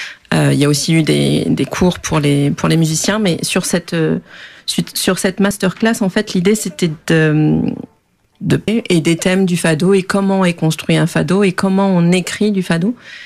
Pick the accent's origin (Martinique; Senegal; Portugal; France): Portugal; accent: Portuguese; Enfin, j'ai la voix et puis j'ai l'accent portugais.